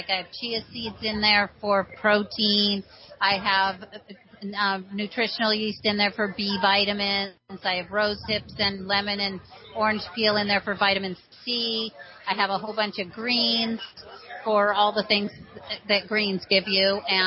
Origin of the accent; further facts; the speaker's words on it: Santa Barbara, California, United States; I grew up in Santa Barbara, and I use that on my skin all the time.